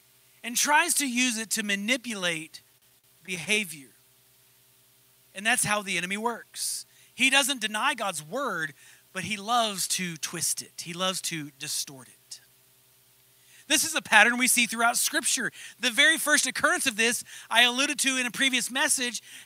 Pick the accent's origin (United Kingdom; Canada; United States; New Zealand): United States; Dumas, Texas; Or if you grew up where Jeanette and I grew up in Dumas, Texas, the mascot was a demon.